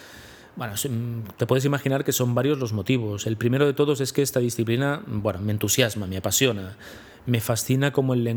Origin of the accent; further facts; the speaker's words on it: Barcelona, Catalonia, Spain; soy de Barcelona, soy psicólogo